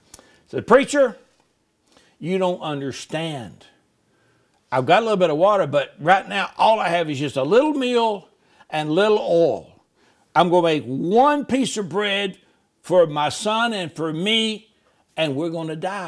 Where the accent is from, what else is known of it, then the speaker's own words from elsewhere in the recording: the South, United States; Okay, I'm from the South, okay? Everybody's ma'am.